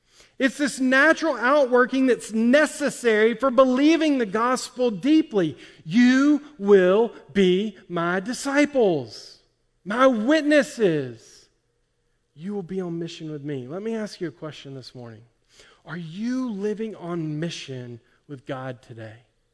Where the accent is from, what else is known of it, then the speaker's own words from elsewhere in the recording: Alabama, United States; It's because I'm from Alabama, and you might have thought I said Haitians